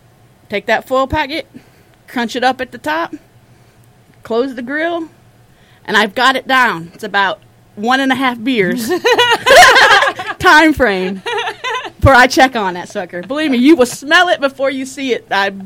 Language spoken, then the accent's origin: English; the South, United States; we're from the South